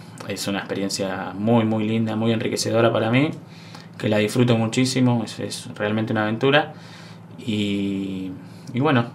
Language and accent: Spanish; Buenos Aires, Argentina; born there; also born or lived in Los Antiguos; now in Esquel, Argentina; Yo nací en Buenos Aires, pero bueno, ando por el sur desde el año 2012. Estuve viviendo en Los Antiguos, Santa Cruz, la capital nacional de la cereza, como dicen. Es un valle, un pueblito límite con Chile, rodeado por un hermoso lago y 2 ríos.